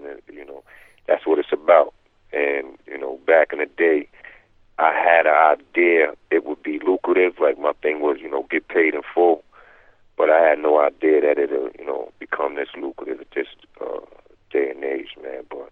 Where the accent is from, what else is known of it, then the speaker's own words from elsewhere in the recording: East Coast, United States; I guess they was asking me because I'm from the East Coast.